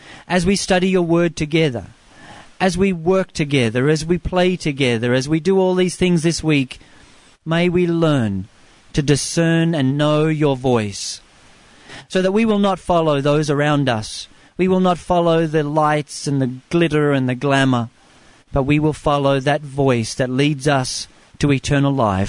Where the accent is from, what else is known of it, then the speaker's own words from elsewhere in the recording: Australia; growing up in Australia, we had sheep stations, so we had always had thousands of sheep.